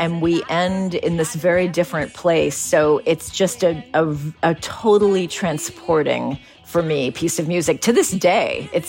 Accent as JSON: {"language": "English", "town": "San Francisco", "region": "California", "country": "United States", "tie": "born or raised there", "said": "You know, I grew up in San Francisco. I had never left the country."}